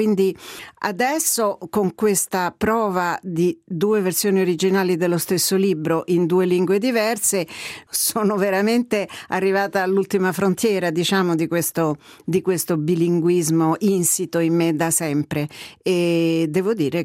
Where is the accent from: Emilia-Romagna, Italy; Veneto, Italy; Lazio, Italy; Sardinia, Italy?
Lazio, Italy; Rome; accent: Roman Italian; first language it; la mia lingua madre è l'italiano, che come gli ascoltatori e le ascoltatrici se ne staranno rendendo conto è un italiano di Roma. Però studiando in una scuola francese la lingua più di cultura, diciamo, è stata sempre per me il francese.